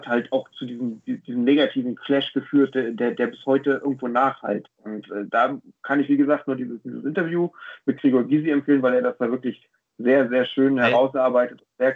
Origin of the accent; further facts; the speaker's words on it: Germany; born there; moved away as an adult; now in Lower Saxony, Germany; Ich bin ja selbst auch in der Deutschen Demokratischen Republik geboren worden. Ich bin ja Wirtschaftsflüchtling und deswegen nach Niedersachsen gegangen, weil ich beruflich quasi hier Fuß fassen konnte.